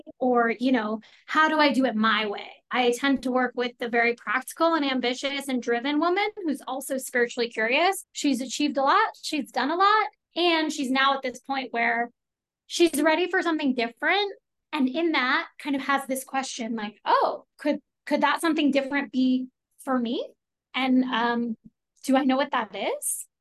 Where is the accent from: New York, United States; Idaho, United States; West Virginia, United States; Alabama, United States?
New York, United States; New York City; So I'm a born and bred New Yorker. I grew up on the Upper West Side in Manhattan and I did all the right things, as you mentioned.